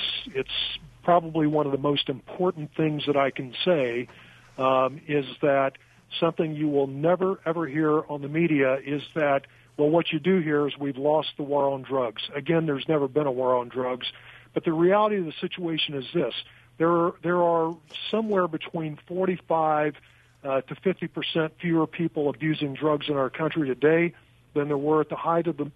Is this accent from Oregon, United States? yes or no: no; Cape Girardeau, Missouri, United States; I was a local police officer for 4 years in my hometown of Cape Girardeau, Missouri